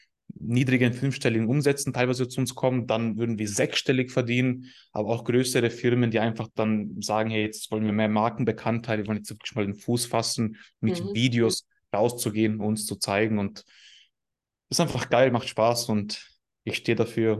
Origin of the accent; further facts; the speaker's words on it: Tyrol, Austria; habe meinen Dialekt so ein bisschen abgestellt.